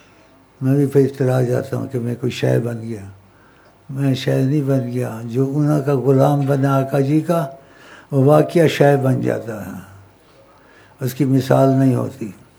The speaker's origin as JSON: {"language": "Urdu", "region": "Punjab", "country": "Pakistan", "said": "پنجابی زبان مجھے بڑی اچھی لگتی ہے, میں پنجابی ہوں نا"}